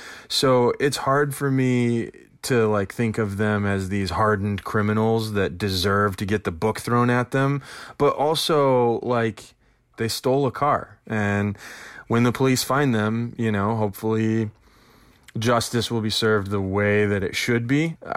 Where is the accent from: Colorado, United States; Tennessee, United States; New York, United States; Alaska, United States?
Colorado, United States; Denver; I'm from Denver, Colorado.